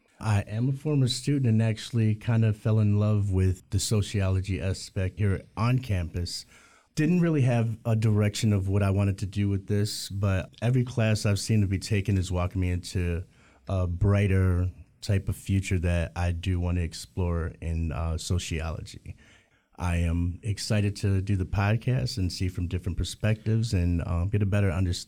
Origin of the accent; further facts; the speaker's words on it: Detroit, Michigan, United States; now in Lansing, United States; I'm 43. I came from Detroit out to Lansing because in a way of trying to fix my life in order